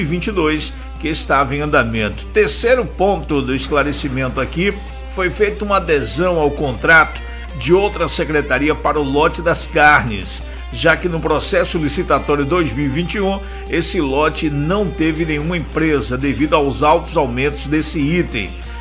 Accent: Salvador, Bahia, Brazil; Liberdade, Liberdade. Sou do Curuzu, pra valer.

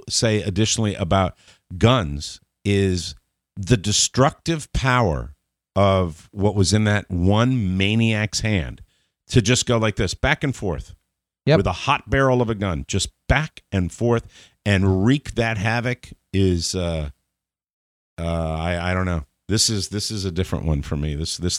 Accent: Ireland; I'm Irish, and when I fight with somebody, I want to fix it, and I want to fix the world's problems.

